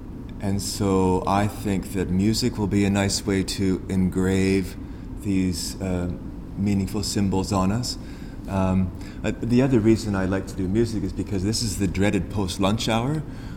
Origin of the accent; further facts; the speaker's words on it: Vancouver, British Columbia, Canada; and I'm from Vancouver via a few other places.